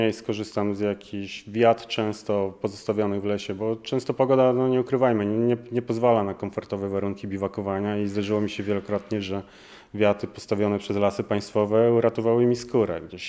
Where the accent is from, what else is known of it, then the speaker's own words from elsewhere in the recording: Czarna Woda, Pomeranian Voivodeship, Poland; Pochodzę z Czarnej Wody, więc to dla mnie było naturalne, te tereny.